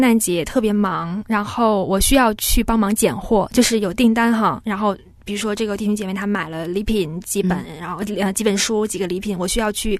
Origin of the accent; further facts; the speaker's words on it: Beijing, China; 是，我是北京的